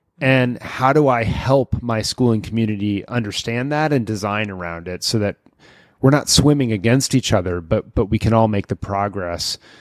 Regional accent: Lexington, Massachusetts, United States; in my hometown of Lexington, Massachusetts

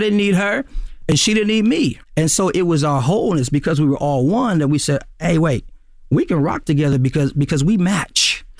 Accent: Watts, California, United States; I grew up in Watts. I knew all about loyalty there.

